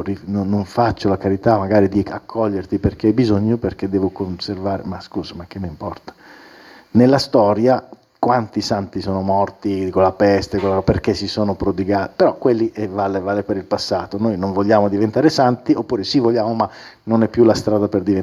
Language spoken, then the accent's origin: Italian; Ticino, Switzerland; Sappiamo che una statistica in Ticino, cioè da dove vengo io